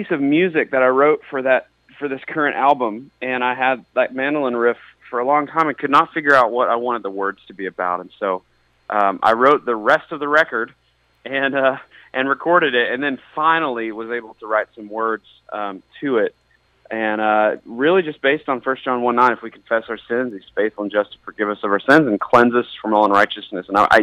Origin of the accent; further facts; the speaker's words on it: Lubbock, Texas, United States; Well, actually, I grew up in Lubbock, Texas, which is not even the Longhorns.